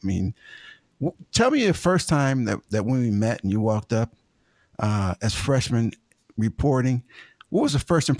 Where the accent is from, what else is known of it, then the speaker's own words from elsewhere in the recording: Ashtabula, Ohio, United States; And I came from Ashtabula, which, you know, our record was 2-8.